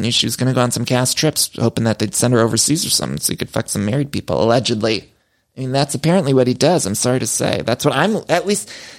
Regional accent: Ohio, United States; I'm from Ohio, and I'm not certainly not at an Ohio Shell seeing people wearing cowboy hats.

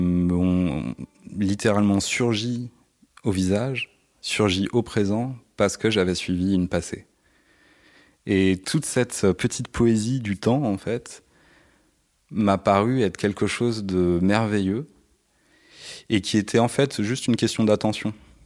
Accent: Paris, Île-de-France, France; born there; Moi je suis né à Paris dans le 18e

